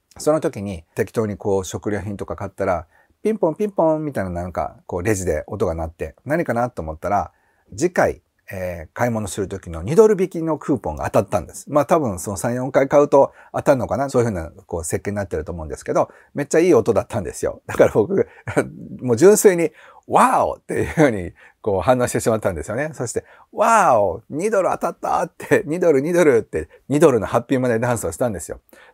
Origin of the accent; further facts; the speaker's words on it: Kansai, Japan; 関西人としてもうやったって感じなんですけど